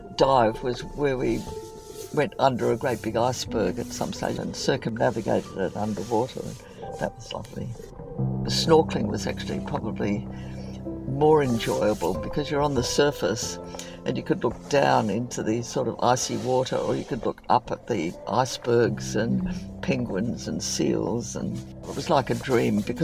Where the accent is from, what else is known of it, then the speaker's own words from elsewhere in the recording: Adelaide, South Australia, Australia; I grew up in Adelaide, where it's currently being devastated